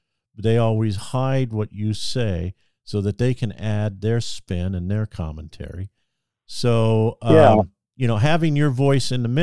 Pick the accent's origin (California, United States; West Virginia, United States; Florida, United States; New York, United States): California, United States; now in Oregon, United States; I came from California, as the listeners know, and it was red when I was born, and the reason I left it was it was deep blue. Moved to Oregon.